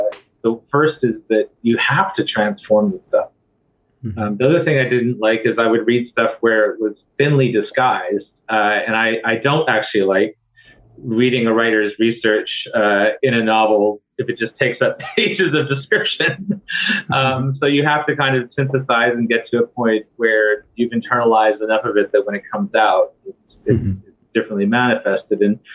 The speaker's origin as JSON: {"language": "English", "country": "Fiji", "tie": "born or raised there", "said": "my own experience, for example, of growing up in Fiji"}